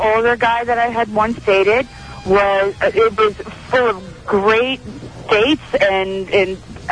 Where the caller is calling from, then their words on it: Palm Beach, Florida, United States; Palm Beach.